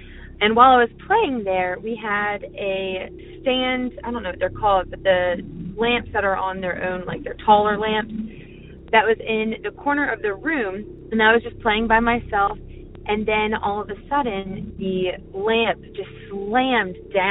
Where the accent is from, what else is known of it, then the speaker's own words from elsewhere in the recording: Mechanicsville, Virginia, United States; I'm from Mechanicsville, Virginia.